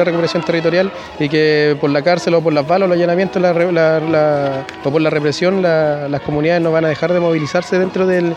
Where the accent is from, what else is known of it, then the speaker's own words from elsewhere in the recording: Chile; Nosotros somos de Engolomapo